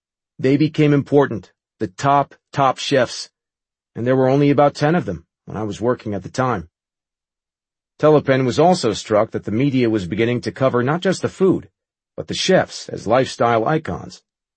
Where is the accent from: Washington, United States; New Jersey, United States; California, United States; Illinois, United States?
New Jersey, United States; It was probably well known at the time, but I was a kid from Jersey, went to the CIA.